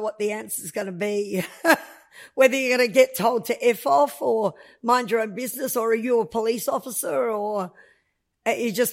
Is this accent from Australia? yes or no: yes; Melbourne, Victoria, Australia; born there; So I was born in Melbourne. My parents lived in Broadmeadows, ironically, when I was born.